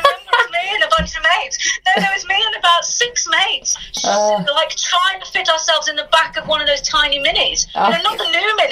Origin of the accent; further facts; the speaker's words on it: Telford, West Midlands, United Kingdom; From Telford in Shropshire.